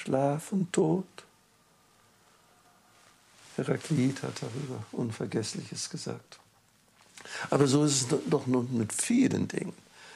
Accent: Wrocław, Lower Silesian Voivodeship, Poland; Ich bin in Breslau aufgewachsen.

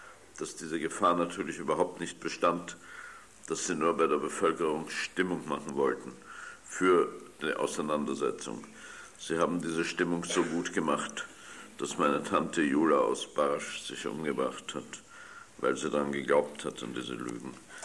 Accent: Austria; moved away; Auch in Österreich, meiner Heimat. Ich bin heute auch wieder außer britischer Staatsbürger, auch wieder österreichischer Staatsbürger.

